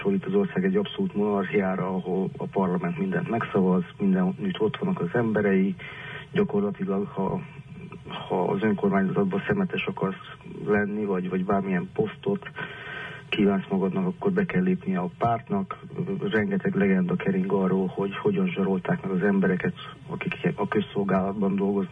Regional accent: Mali Iđoš, Vojvodina, Serbia; born there; Ugye az én szülőfalum, ez egy magyar falu, itt is az egész főutca tele van plakátolva.

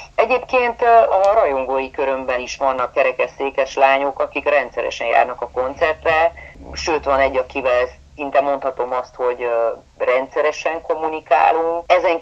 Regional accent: Transylvania, Romania; now in Hungary; hiszen Erdélyből települtünk át, és tényleg semmilyen kapcsolatrendszerem nem volt semmilyen szinten

